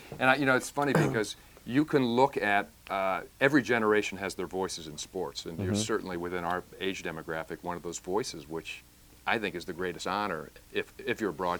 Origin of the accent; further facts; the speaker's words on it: Ohio, United States; You know, growing up in Ohio, we had the Joe Tates of the world.